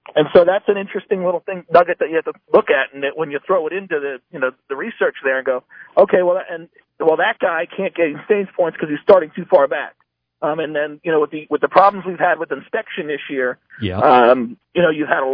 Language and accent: English; New Jersey, United States; And so then I grew up in New Jersey, so there's a New York hub, and I applied for a job in the sports newsroom up there